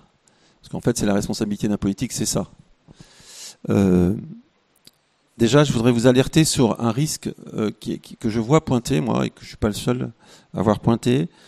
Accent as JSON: {"language": "French", "region": "Pays de la Loire", "country": "France", "said": "chez nous, en Anjou, là où il y a les meilleurs vins"}